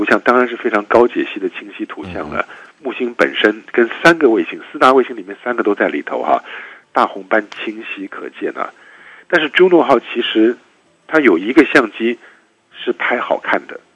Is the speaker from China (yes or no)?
no; Taiwan; 我觉得这边我们在台湾长大的小孩哈，对希腊跟罗马神话的分野常常搞不太清楚啊。